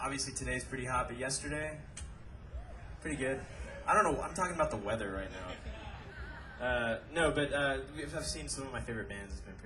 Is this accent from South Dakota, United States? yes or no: no; West Palm Beach, Florida, United States; No, I mean, we met in Florida. I'm from West Palm Beach. We met in St. Augustine.